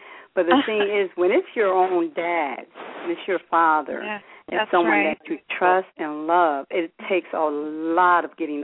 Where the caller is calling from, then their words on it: New Jersey, United States; I'm calling from New Jersey